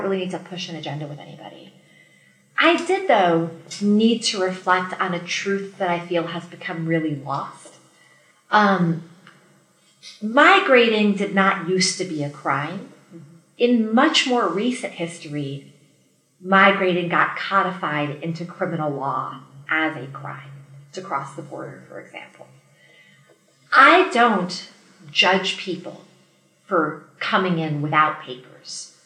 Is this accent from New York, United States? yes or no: yes; New York City, New York, United States; I would highly recommend for anyone visiting my hometown, New York City, to visit Ellis Island Museum.